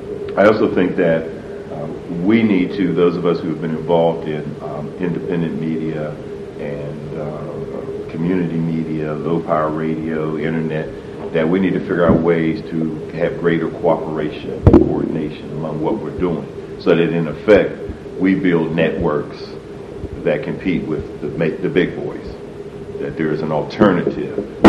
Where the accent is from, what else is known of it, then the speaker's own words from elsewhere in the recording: Pittsburgh, Pennsylvania, United States; lifelong Pittsburgher. So I like to say, when people want to get in fancy introductions, I'm a brother from Homewood.